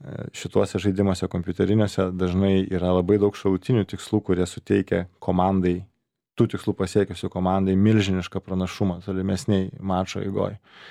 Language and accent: Lithuanian; Kaunas, Kaunas County, Lithuania; dirbau čia nais Vilniuje, pas esu iš Kauno